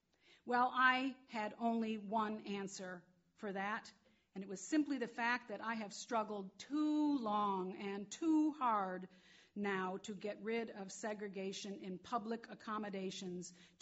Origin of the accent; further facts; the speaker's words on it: Detroit, Michigan, United States; Riots in Detroit. That was my hometown.